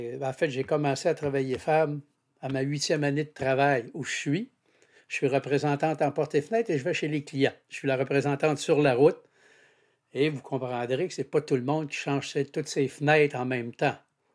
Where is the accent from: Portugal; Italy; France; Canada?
Canada; Quebec; Je suis de Chibcha, au Saguenay. En fait, Chibcha, c'est voisin de Jonquière. Je suis une femme de 68 ans.